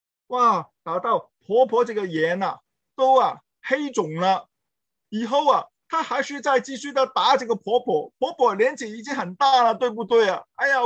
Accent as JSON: {"language": "Chinese", "country": "China", "said": "我们中国人是不是有以下的一句话，就是说只管顾好自家"}